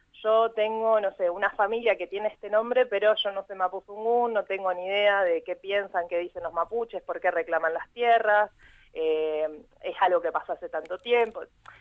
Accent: Ingeniero Jacobacci, Río Negro, Argentina; born there; Radio Nacional Jacobacci, que es el lugar donde yo nací, que es el territorio tan querido.

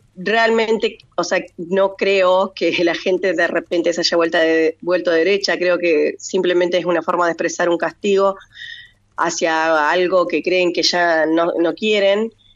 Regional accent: Gualeguay, Entre Ríos, Argentina; moved away as an adult; now in El Bolsón, Argentina; Sí, nací en Gualeguay y estudié en Gualeguaychú.

